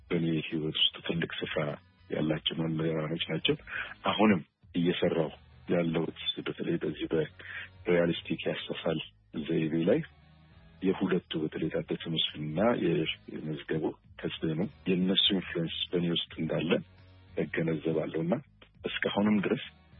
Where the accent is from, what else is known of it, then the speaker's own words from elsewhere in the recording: Addis Ababa, Ethiopia; ከልጅነቴ የነበረውን የማውቀውን እኔ ሰፈሬ ደቡብ ቃ የሚባለው ፊት በር አካባቢ የተወለድኩት ቤተመንግስት ስር